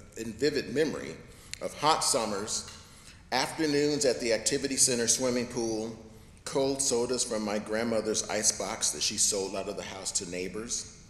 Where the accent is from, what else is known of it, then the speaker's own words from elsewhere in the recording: Phoenix, Arizona, United States; I grew up in South Phoenix, in a neighborhood that was primarily Black and Mexican.